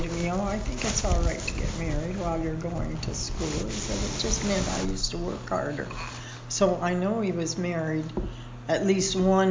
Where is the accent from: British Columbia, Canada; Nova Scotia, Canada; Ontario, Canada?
Ontario, Canada; London; born there; and I was born in London, Ontario.